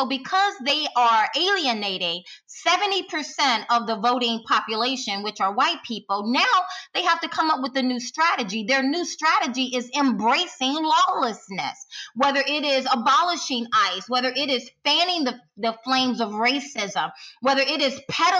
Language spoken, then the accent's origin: English; Deep South, United States; growing up in the Deep South, I'm kind of familiar.